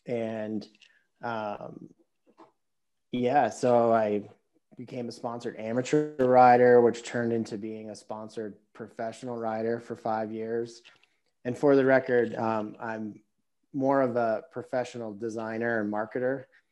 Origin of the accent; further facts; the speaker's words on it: New Hampshire, United States; I am from Northern New Hampshire originally, born and raised there. It's where I learned how to ski when I was 3.